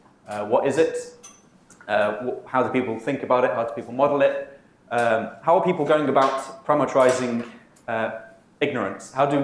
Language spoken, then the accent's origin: English; Durham, North East England, United Kingdom; I'm from Durham.